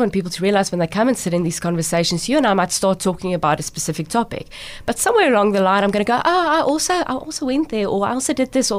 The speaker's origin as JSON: {"language": "English", "region": "Free State", "country": "South Africa", "tie": "born there", "said": "I was born in the Free State in a very conservative Afrikaans family."}